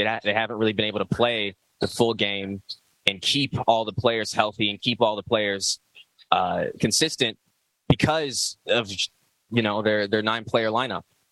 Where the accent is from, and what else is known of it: Chicago, Illinois, United States